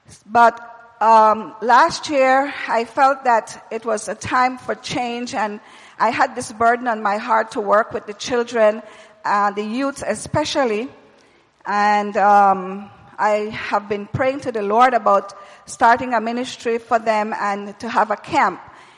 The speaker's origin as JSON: {"language": "English", "country": "Belize", "tie": "born there", "also_born_or_lived": "America", "said": "12 of those years, I worked in Belize as a missionary. And Belize is my birth country. I was born in Belize. I lived more years in America than I lived in Belize."}